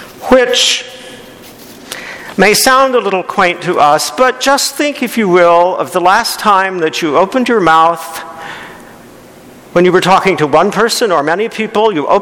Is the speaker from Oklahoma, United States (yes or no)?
no; Topeka, Kansas, United States; Let us say that you are growing up in Topeka, Kansas, as I was